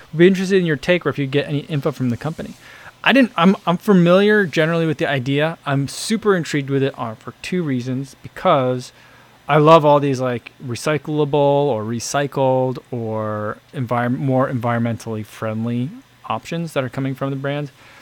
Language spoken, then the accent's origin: English; New Jersey, United States; I never had pimento cheese growing up in New Jersey. I never experienced it, never even heard of it.